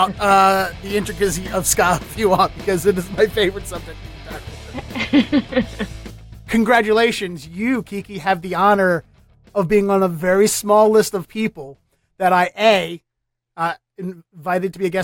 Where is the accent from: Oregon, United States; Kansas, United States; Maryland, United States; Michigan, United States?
Maryland, United States; Baltimore; To me, they're all the same because I grew up in Baltimore and I went to school in a college in MoCo and I worked in D.C.